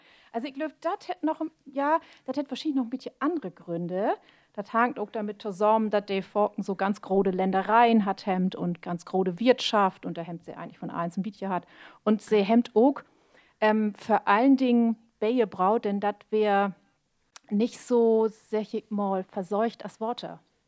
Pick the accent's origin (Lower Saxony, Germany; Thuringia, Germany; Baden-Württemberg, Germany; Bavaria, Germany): Lower Saxony, Germany; So, also ich kenne bloß, was mein Heimat aus Friesland, kenne ich ja den Maibaum.